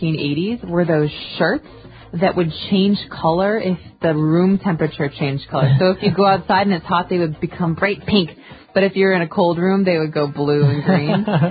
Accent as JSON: {"language": "English", "region": "Midwest", "country": "United States", "said": "You know, I went to school on the East Coast, and I'm from the Midwest."}